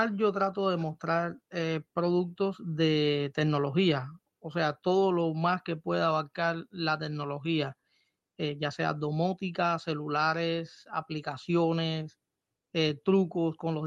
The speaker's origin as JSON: {"language": "Spanish", "country": "Cuba", "moved": "yes", "said": "la tierra aquí es diferente, no es como en mi país, en Cuba"}